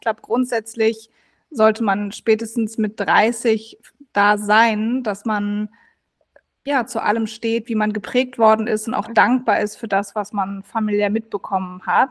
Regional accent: Bochum, North Rhine-Westphalia, Germany; Ich komme ja aus Bochum, aus dem tiefsten Ruhrgebiet. Das ist jetzt nicht unbedingt eine der schönsten Städte in Deutschland. Wenn man dort aufgewachsen ist, merkt man das ja gar nicht. Man fühlt sich da wohl, das ist mein Zuhause.

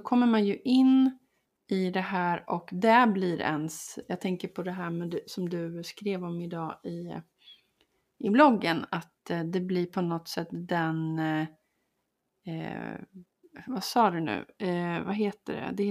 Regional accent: Linköping, Östergötland, Sweden; I Linköping där jag växte upp.

